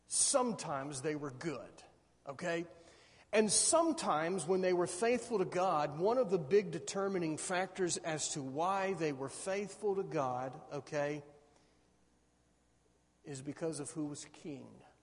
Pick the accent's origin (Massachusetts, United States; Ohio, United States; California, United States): Ohio, United States; Columbus; when I was growing up in Columbus as a kid, there were two NFL teams in the state of Ohio